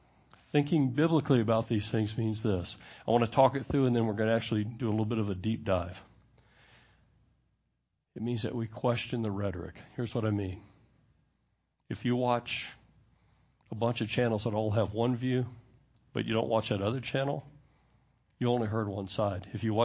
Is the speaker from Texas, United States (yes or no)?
yes; Houston, Texas, United States; I grew up in Houston.